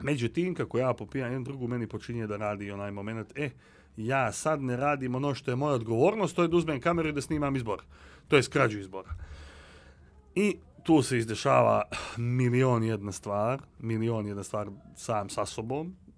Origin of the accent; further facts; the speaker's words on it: Montenegro; Mi nismo Crnogorci od 2002. i 2006. Mi smo Crnogorci od kad znamo za sebe. To jest ja od kad znam za sebe.